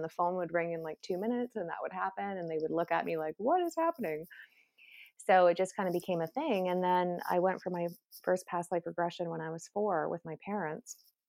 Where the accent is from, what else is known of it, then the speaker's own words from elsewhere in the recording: Canada; Yep, I'm Canadian.